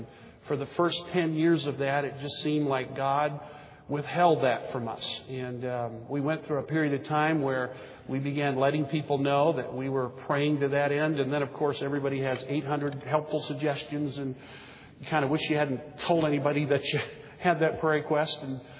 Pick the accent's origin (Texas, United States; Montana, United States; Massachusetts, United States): Texas, United States; And I came from Texas, so I had a belt buckle the size of a small hubcap.